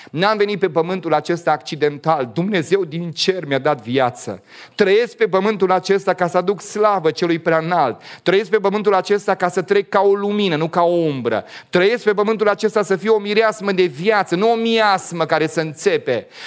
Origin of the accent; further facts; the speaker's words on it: Moldavia, Romania; Nu știu, noi suntem moldoveni, eu sunt moldovean. Când am venit în București, mi-au zis ăștia că sunt șapcă.